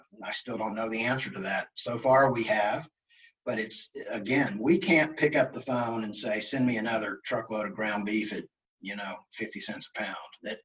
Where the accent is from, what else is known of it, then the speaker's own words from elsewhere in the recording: Arlington, United States; I grew up a lot in Arlington. I went to junior high and high school here. So I knew this location. I was like, well, I'm from Arlington. My parents still live there.